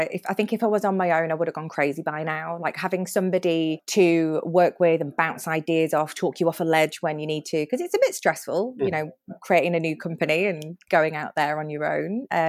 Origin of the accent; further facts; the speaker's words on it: United Kingdom; And I'm British.